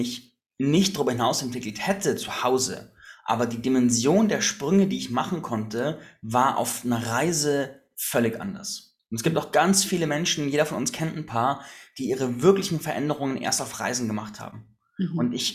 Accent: Landsberg am Lech, Bavaria, Germany; damals, 2017, war ich in Landsberg am Lech, meiner Heimatstadt

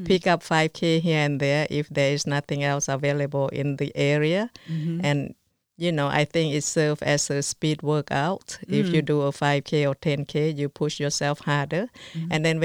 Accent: Laos; English is a second language; moved away; we came from Laos with really nothing.

